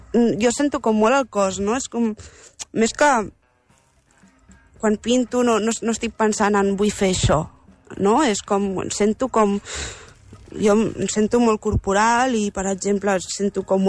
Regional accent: Sant Esteve, Catalonia, Spain; also born or lived in Barcelona; vaig néixer a Barcelona, vaig venir amb 10 anys a Sant Esteve, i que és allà on vaig conèixer a l'Eloi, també, i tinc 29 anys.

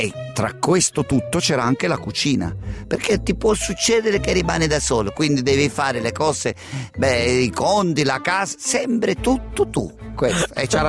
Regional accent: Lucca, Tuscany, Italy; born there; Io sono nato a Lucca perché la mia nonna era a Lucca, si trovava a Lucca, ma non siamo lucchesi proprio di sangue, siamo nel ramo di mia madre è di Cosenza

